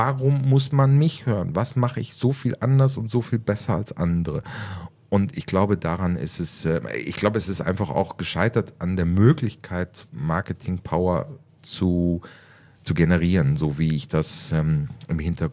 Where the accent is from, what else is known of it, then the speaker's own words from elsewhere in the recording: Osnabrück, Lower Saxony, Germany; now in Mallorca, Spain; Osnabrück.